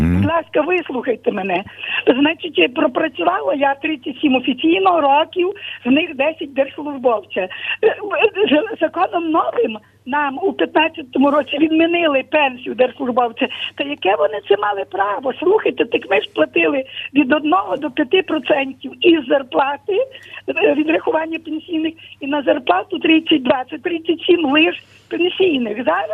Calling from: Uzhhorod, Zakarpattia Oblast, Ukraine; Я з Закарпаття, з Ужгорода.

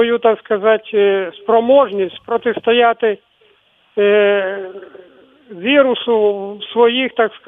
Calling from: Kyiv, Ukraine; місто Київ.

